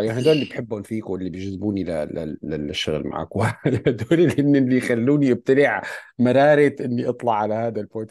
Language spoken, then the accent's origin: Arabic; Syria; طبيعة ثقافتنا كسوريين هي ثقافة بتحب الضبضبة، تحب التحفظ، تحب الحفاظ على المساحة الداخلية